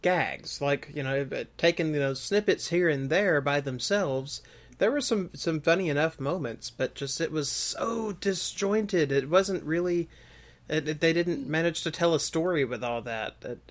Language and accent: English; Mississippi, United States; now in Alabama, United States; And we live in Alabama, in the U.S., and we're from Mississippi, but, you know, we live in Alabama now.